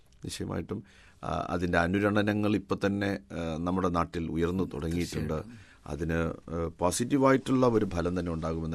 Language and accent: Malayalam; Kochuveli, Kerala, India; ഞാൻ ജനിച്ചത് തന്നെ കൊച്ചുവേളി പള്ളിക്ക് സമീപമുള്ള ഒരു വീട്ടിലാണ്. പള്ളിയിൽ നിന്നും ഒരു വിളിപ്പാടകലെ ഉള്ള മത്സ്യത്തൊഴിലാളി ഗ്രാമത്തിലാണ് ഞാൻ ജനിച്ചത്. ഞാൻ വളർന്നതെല്ലാം പള്ളിയുമായിട്ട് ബന്ധപ്പെട്ടാണ് വളർന്നത്.